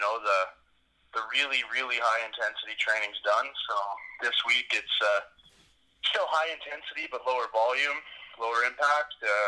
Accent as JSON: {"language": "English", "town": "Montreal", "region": "Quebec", "country": "Canada", "said": "Even the Montreal crowd was good. I mean, I'm the hometown guy there, since I'm fighting an American."}